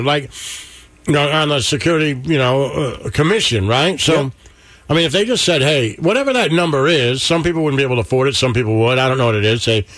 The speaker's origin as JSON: {"language": "English", "town": "Detroit", "region": "Michigan", "country": "United States", "tie": "born or raised there", "said": "I've heard growing up in Detroit, you know, GM would say all the time, we're not a car company, we're a healthcare company."}